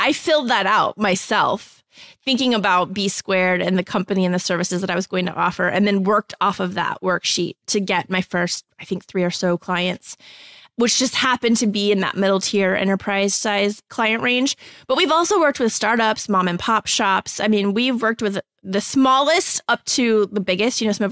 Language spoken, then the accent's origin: English; Texas, United States; because I'm from Texas and we have that whole like double name thing.